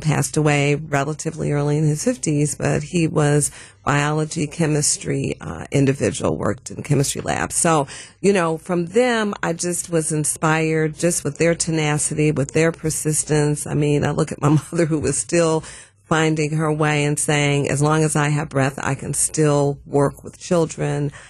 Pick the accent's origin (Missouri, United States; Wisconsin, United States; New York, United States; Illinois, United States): Wisconsin, United States; Milwaukee; Okay. Well, I am from Milwaukee, Wisconsin.